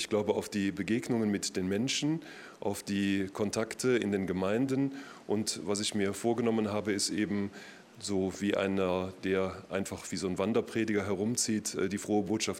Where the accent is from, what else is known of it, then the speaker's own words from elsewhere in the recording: Bad Godesberg, North Rhine-Westphalia, Germany; also born or lived in Mönchengladbach; Also ich bin in Mönchengladbach geboren, aber in Bad Godesberg groß geworden, habe noch 3 Geschwister.